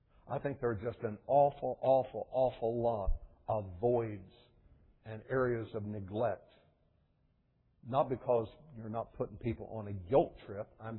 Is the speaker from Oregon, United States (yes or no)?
no; Shenstone, West Virginia, United States; Even in the metropolis of Shenstone, West Virginia, my hometown, going down Pike Street, the Grand Boulevard, the Great White Way.